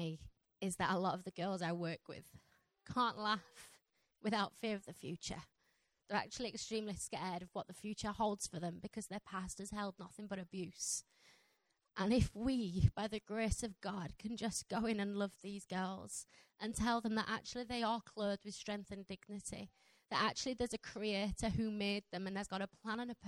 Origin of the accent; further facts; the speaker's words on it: Yorkshire and the Humber, United Kingdom; accent: Yorkshire; So my Yorkshire accent is quite strong.